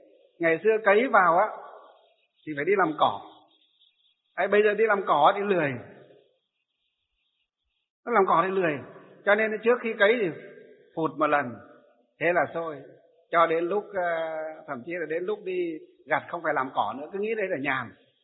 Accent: Lương Sơn, Hòa Bình, Vietnam; khi tôi còn bé bé ở quê hương của tôi ở trong Lương Sơn Hòa Bình ấy, dọc cái đường Hồ Chí Minh ấy

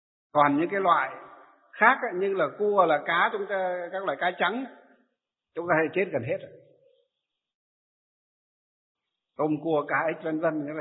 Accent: Lương Sơn, Hòa Bình, Vietnam; khi tôi còn bé bé ở quê hương của tôi ở trong Lương Sơn Hòa Bình ấy, dọc cái đường Hồ Chí Minh ấy

